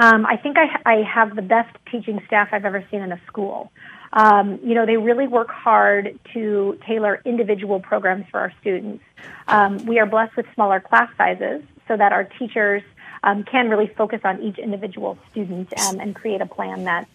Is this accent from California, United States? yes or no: yes; California, United States; also born or lived in Seattle; I grew up, I was born in Seattle, and then as a child, I lived in rural Northern California and attended a school in a very Hispanic area where most of the students in the school spoke Spanish.